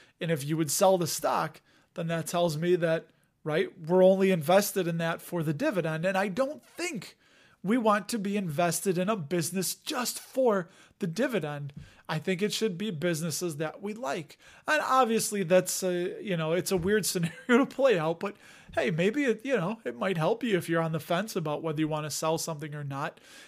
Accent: Chicago, Illinois, United States; accent: Chicago; And I don't know, maybe it's my Chicago accent.

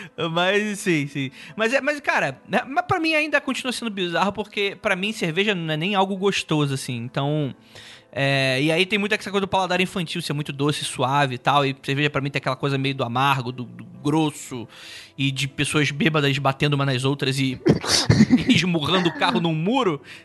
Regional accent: Brazil; Sou brasileiro, não tenho costume de estar tanto com a cultura europeia

